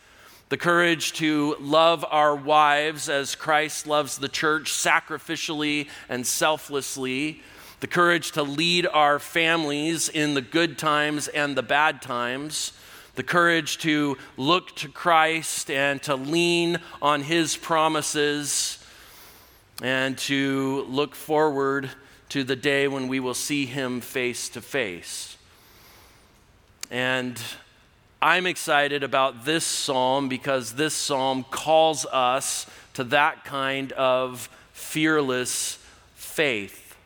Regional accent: California, United States; I'm easily impressed. I'm from California.

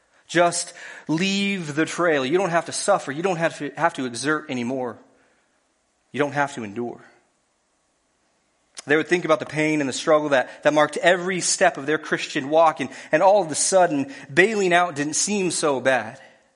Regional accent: Colorado, United States; You know, I grew up in Colorado near the base of the mountains.

